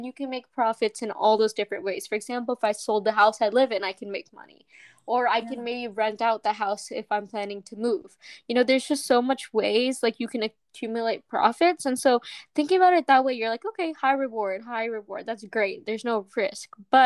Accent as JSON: {"language": "English", "region": "Florida", "country": "United States", "tie": "born or raised there", "said": "Like, I do know people back in my hometown in Florida."}